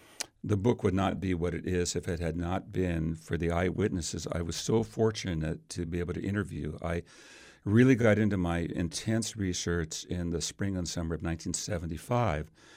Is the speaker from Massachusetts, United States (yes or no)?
no; Vallejo, California, United States; I was raised in the Bay Area in Vallejo.